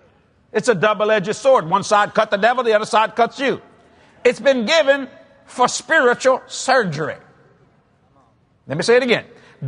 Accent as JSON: {"language": "English", "country": "United States", "said": "I'm an American, and I like things fast."}